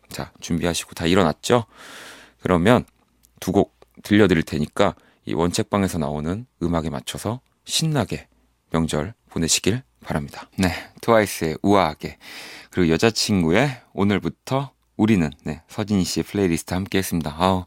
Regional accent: Incheon, South Korea; also born or lived in Busan; 저도 인천에서 꽤 오래 고향은 부산이긴 하지만 인천에서 굉장히 어린 시절 네, 뭐 유년 시절을 다 보냈었기 때문에

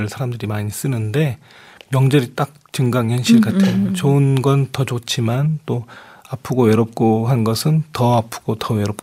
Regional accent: Gwangyang, South Jeolla, South Korea; 저는 그 전라남도 광양이 고향인데요.

